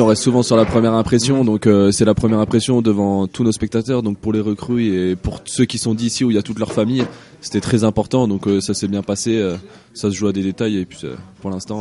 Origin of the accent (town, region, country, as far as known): Moulins, Auvergne-Rhône-Alpes, France